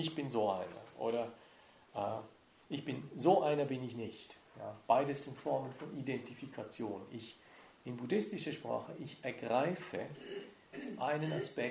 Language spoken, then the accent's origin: German; Bavaria, Germany; Und dann wird dieser Kuckuck plötzlich zum Allgäuer Kuckuck und ich bin ein Allgäuer